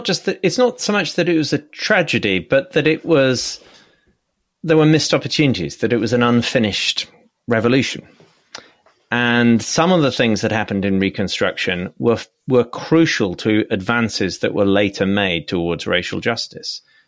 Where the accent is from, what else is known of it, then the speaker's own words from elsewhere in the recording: United Kingdom; especially perhaps as a British person, to study the American Civil War in much the way that I might have studied the English Civil War.